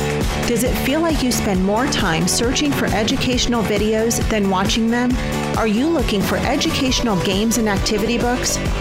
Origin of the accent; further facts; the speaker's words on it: California, United States; We have many friends we're from California, and so we have many, many friends in California who are public school educators.